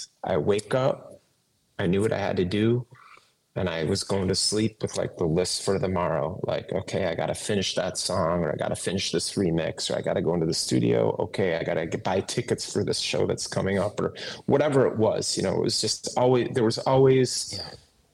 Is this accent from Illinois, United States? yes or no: yes; Northbrook, Illinois, United States; He grew up in Naperville. I grew up in Northbrook. He's like right down the road from me.